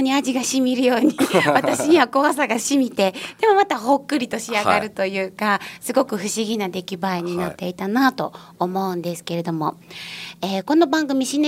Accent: Kansai, Japan; 私も関西人なんでわ得したなみたいな感想があるんですけど

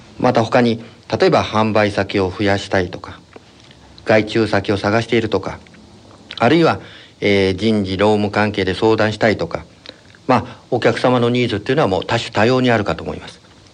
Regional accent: Kobe, Hyogo, Japan; 地元神戸の経済発展に少しでも役立つことができればと考えております

